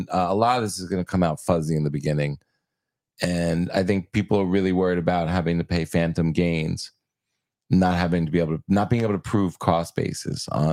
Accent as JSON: {"language": "English", "region": "New York", "country": "United States", "tie": "born or raised there", "said": "My home state."}